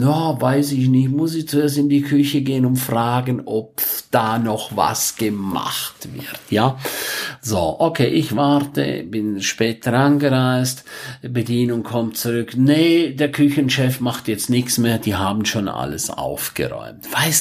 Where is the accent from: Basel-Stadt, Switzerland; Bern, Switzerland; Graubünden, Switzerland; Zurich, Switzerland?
Graubünden, Switzerland; St. Moritz; now in Germany; In der Schweiz, da wo ich herkomme, in St. Moritz, gibt's sehr viele Handwerker.